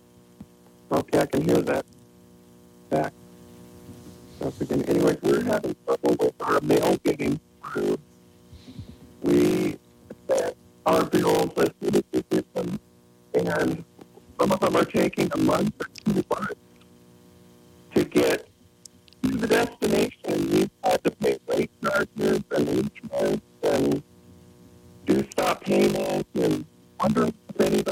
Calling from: Lolo, Montana, United States; We're in Lolo.

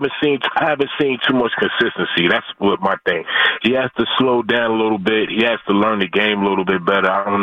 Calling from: New York City, New York, United States; I'm calling from New York City, man. Long-time Warrior fan, man.

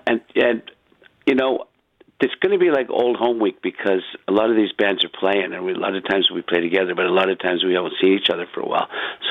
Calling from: Crescent Beach, British Columbia, Canada; I'm calling from Crescent Beach, British Columbia.

